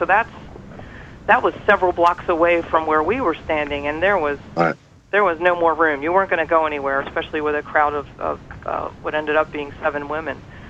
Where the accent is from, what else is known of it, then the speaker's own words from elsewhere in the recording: Maryland, United States; also born or lived in Washington, D.C.; I'm a D.C. native. I grew up in the Maryland suburbs.